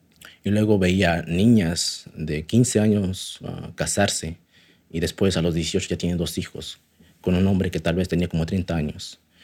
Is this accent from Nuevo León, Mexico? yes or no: no; San Antonio Las Mesas, Oaxaca, Mexico; soy de Oaxaca, México, de origen mixteca en un pueblo pequeño llamado San Antonio Las Mesas.